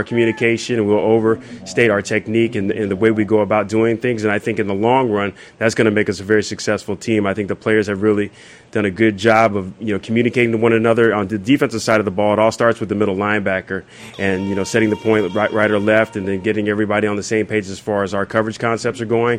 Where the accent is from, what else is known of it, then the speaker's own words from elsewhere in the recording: Alexandria, Virginia, United States; now in Philadelphia, United States; You know, I'm from Alexandria, Virginia, so I was raised on the East Coast, so it's really nice to be back on the East Coast.